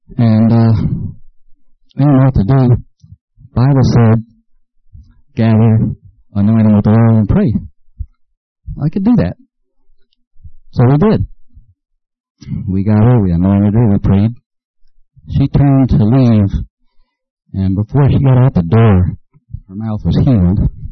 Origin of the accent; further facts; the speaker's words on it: Beaumont, Texas, United States; I grew up in Beaumont. Beaumont's a big city, lots of lights, surrounded by refineries. You go outside at night and you might see six stars. We move here to the country